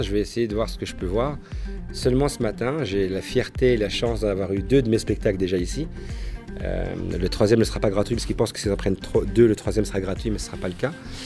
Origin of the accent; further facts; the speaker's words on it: Belgium; je suis belge, d'origine marocaine, de confession musulmane, de culture judéo-chrétienne, qui vit dans un environnement laïque.